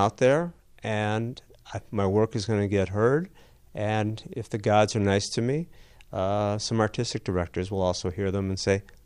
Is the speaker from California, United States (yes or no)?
no; Highland Park, Illinois, United States; also born or lived in Boston; I grew up in Highland Park and had a 20-year detour to Boston.